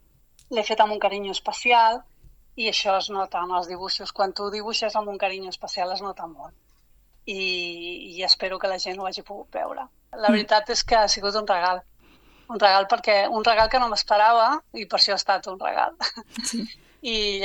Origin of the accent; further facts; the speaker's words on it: Tiana, Catalonia, Spain; jo sóc filla de Tiana, ara sí. No visc a Tiana, però sóc filla de Tiana de tota la vida